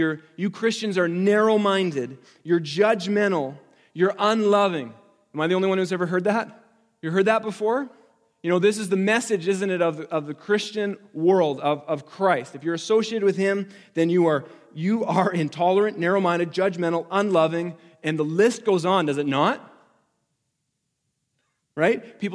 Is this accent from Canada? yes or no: yes; Alberta, Canada; We've been in the Ontario area now for about 2 years. I came from Alberta, small town, found myself